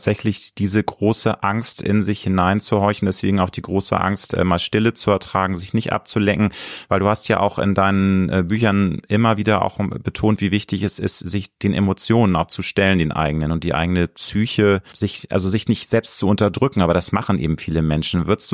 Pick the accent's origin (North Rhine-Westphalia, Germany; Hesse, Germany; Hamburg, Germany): Hamburg, Germany; Ich bin ja ein Hamburger Jung